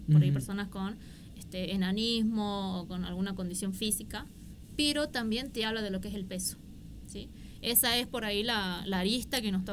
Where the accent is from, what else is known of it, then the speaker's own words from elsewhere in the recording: Jujuy, Argentina; Menos si te puedes comparar lo que somos los jujeños, que medimos metro, claro, 60, con suerte, uh-huh, metro 70.